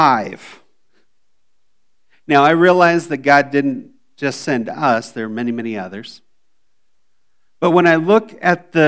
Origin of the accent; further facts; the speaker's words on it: United States; now in Indonesia; Now, first off, I'm an American. And when I live in Indonesia, I am not exactly always cultural, okay?